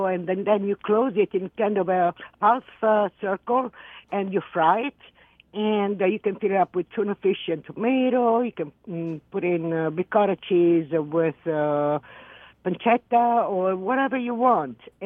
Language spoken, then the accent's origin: English; Molfetta, Apulia, Italy; English is a second language; I come from Puglia, south of Italy, in town called Morfetta near Bari.